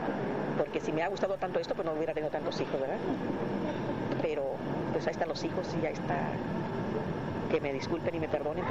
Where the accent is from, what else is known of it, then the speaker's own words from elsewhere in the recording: Jalisco, Mexico; Y estoy hablando de mi tierra natal, de Jalisco